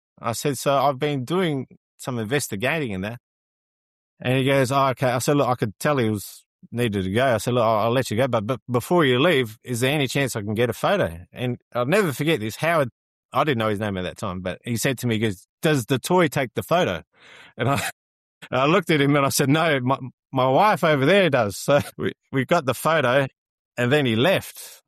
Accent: Australia; accent: Australian; Talking obviously a little bit slower because of my Australian accent and this

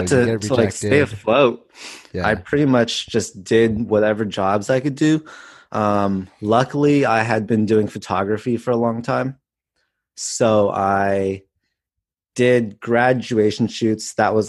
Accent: Palo Alto, California, United States; Yep. I grew up in the Bay Area in Palo Alto.

